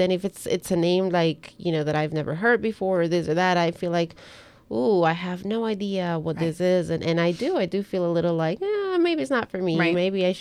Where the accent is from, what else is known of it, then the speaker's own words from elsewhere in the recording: Ecuador; English is a second language; growing up in Ecuador